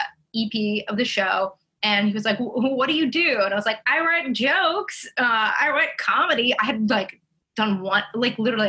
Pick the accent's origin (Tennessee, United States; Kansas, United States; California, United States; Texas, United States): California, United States; Los Angeles; And growing up, I'm obviously from Los Angeles, and I went to like a very fancy prep school, like very fancy elementary school.